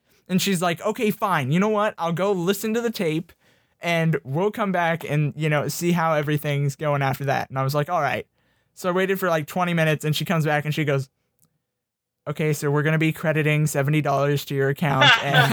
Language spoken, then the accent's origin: English; Indiana, United States; And I was like, you know, I'm from Indiana, so I could go up to, like, Chicago. I could go over to Cincinnati, Ohio